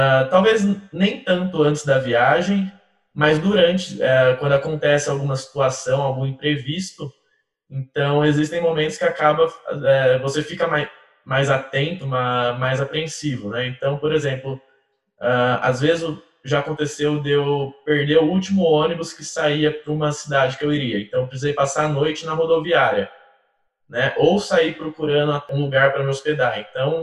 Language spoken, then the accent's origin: Portuguese; Jundiaí, São Paulo, Brazil; now in São Paulo, Brazil; sou nasci em Jundiaí, cresci, vivi praticamente a minha vida inteira em Jundiaí, mas atualmente eu moro em São Paulo. Tenho 28 anos